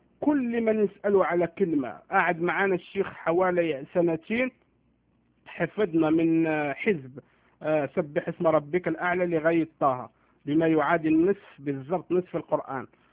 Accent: Morocco; now in Montreal, Canada; المهم هاجرت من المغرب، جيت على كندا بمدينة مونتريال

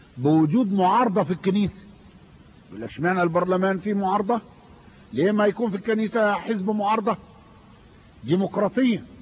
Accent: Sudan; والحساسية اللي جايين احنا بيها من السودان بين ام درمان والخرطوم ما لها وجود في مجتمعنا

